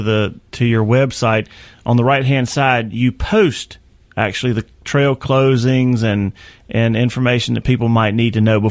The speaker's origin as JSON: {"language": "English", "town": "Chester", "region": "South Carolina", "country": "United States", "tie": "born or raised there", "said": "You know, like I said, growing up in Chester, spent a good bit of time. I learned to duck hunt."}